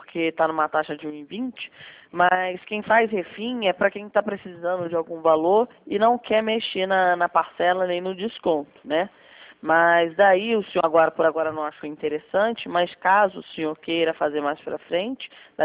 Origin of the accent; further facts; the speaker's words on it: Rio de Janeiro, Brazil; Não, eu sou carioca